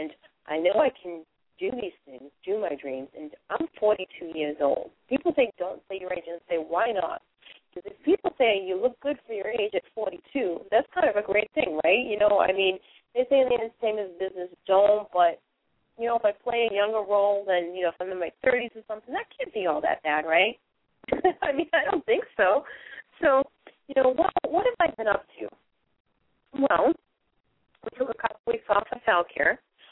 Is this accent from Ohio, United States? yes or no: no; Boston, Massachusetts, United States; People sometimes think it's New York, but I'm from Boston. You know, I've lived in the Indian cities my whole life, you know, in and around Boston.